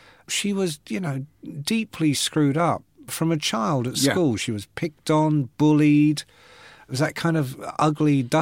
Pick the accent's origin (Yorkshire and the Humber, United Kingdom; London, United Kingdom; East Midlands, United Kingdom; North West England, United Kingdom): London, United Kingdom; I come from London, and my parents were not educated. I was not educated.